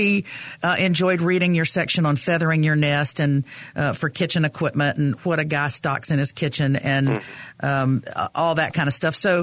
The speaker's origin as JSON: {"language": "English", "town": "Chapel Hill", "region": "North Carolina", "country": "United States", "tie": "born or raised there", "also_born_or_lived": "New York City, United States", "said": "I lived in New York City for a while, and even though I grew up in Chapel Hill and moved back here, men are a different breed in New York"}